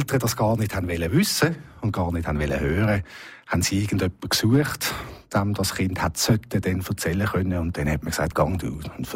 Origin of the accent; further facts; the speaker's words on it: Basel, Basel-Stadt, Switzerland; Also grundsätzlich bin ich in Basel aufgewachsen und der Rhein ist ja mein schönstes Gewässer